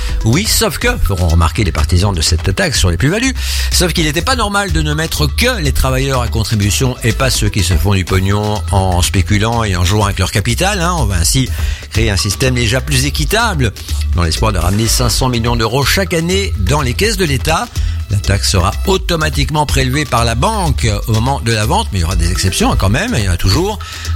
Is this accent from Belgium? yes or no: yes; Belgium; Chez nous en Belgique, les cafés et les restos sont tout aussi fragilisés